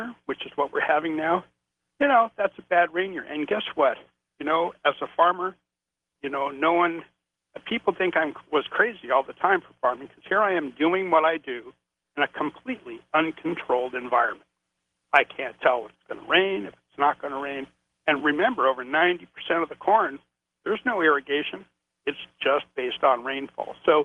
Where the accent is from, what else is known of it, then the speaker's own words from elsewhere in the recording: California, United States; I mean, you know, I'm from California, you know, and I was a farmer for 10 years in California.